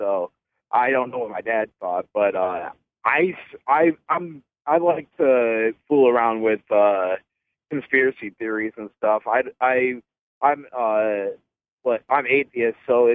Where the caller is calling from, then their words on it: Cleveland, Ohio, United States; from Cleveland.